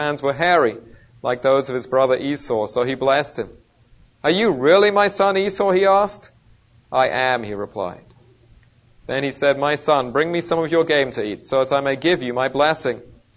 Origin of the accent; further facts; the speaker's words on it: England, United Kingdom; so growing up in England, we didn't get to see it every week.